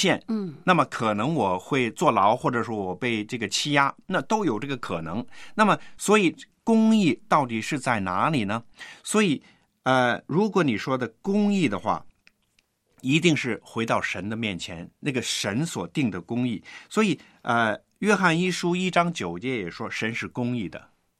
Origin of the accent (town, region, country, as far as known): China